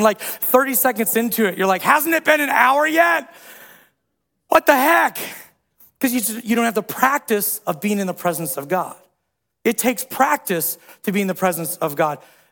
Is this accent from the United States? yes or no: yes; Midwest, United States; I'm from the Midwest, right? I want to be like, hey, what's up? How's the weather?